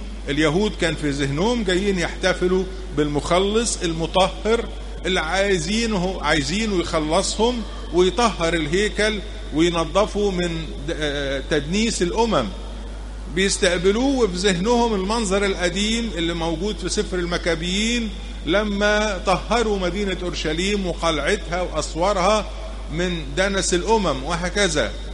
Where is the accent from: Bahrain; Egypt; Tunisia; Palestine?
Egypt; احنا كمسيحيين مصريين